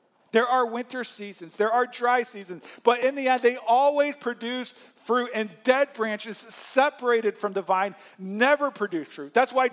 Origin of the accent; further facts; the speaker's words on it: St. Louis, Missouri, United States; Part of my story is I grew up in St. Louis, and I'll tell this story quickly. Some of you know it, but I grew up in St. Louis.